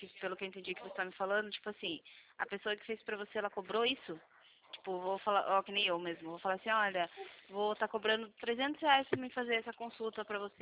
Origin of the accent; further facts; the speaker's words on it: Sorocaba, São Paulo, Brazil; eu sou de Sorocaba, né?